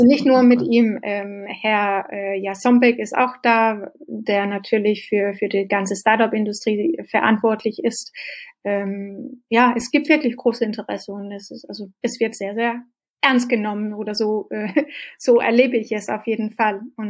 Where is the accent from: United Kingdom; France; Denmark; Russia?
Denmark; now in Germany; Im Moment wünsche ich mir nur, dass ich als Däne auch in Deutschland wählen könnte, aber geht leider nicht.